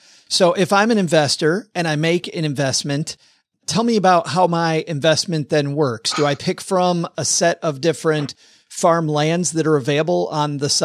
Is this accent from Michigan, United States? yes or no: yes; Michigan, United States; growing up in West Michigan with a lot of farm country and working on farms